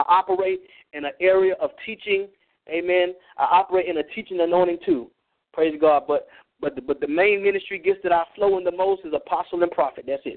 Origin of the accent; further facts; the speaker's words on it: Virginia, United States; Virginia, my home state